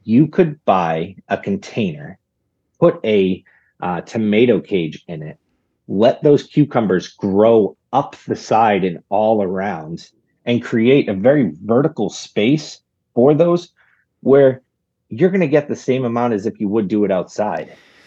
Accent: Maine, United States; I grew up in Maine. And in our backyard, we had an area that we left these herbs out over the winter and came back

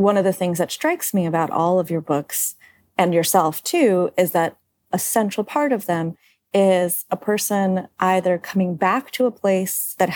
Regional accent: Georgia; also born or lived in Moscow; now in United States; I grew up in Georgia in the Soviet Union, then moved to Moscow, and then moved to the U.S.

